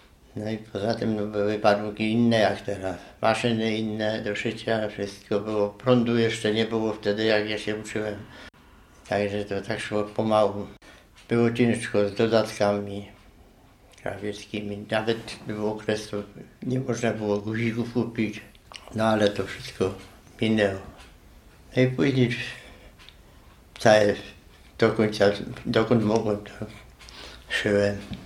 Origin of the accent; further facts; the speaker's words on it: Inwałd, Lesser Poland, Poland; also born or lived in Bulowice; urodziłem się w Bulowicach, mieszkam w Inwałdzie od 1947 roku. Chodziłem tu do szkoły